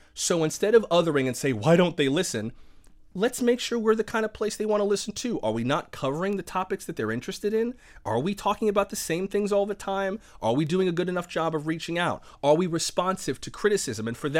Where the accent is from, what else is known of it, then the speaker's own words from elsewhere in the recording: Florida, United States; Singer Island was closest. I didn't go to the beach that often, but Singer Island I always loved.